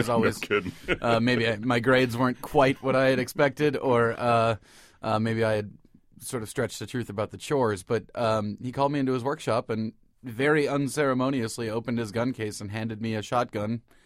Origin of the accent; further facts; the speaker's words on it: Cleveland, Ohio, United States; Well, I come from Iowa stock. My dad is an Iowa farm boy, but I grew up in the suburbs of Cleveland, and my dad was the one who moved away of the nine kids